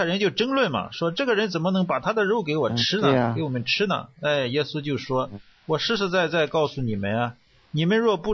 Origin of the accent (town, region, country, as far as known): China